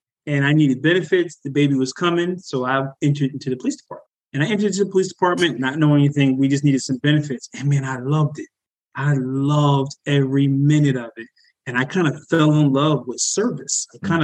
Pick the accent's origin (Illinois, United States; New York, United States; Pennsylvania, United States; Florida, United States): Pennsylvania, United States; Philadelphia; I was 21 years old. And I grew up in West Philadelphia.